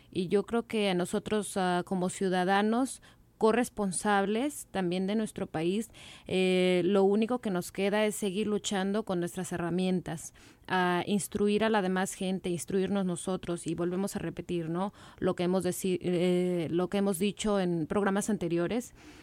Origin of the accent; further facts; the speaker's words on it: Mexico; queremos estar, como ciudadanos mexicanos, queremos estar a la altura